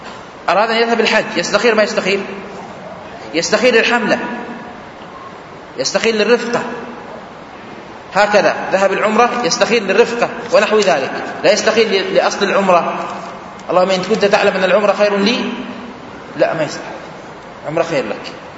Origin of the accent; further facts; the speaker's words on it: India; من بلادي الهند